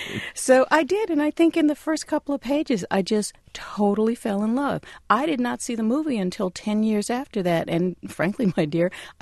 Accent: New Haven, Connecticut, United States; Well, I grew up in Connecticut in a little town called New Haven.

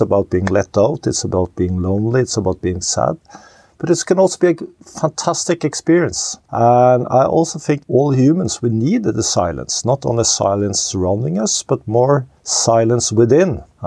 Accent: Oslo, Norway; I was born and raised in Oslo, Norway.

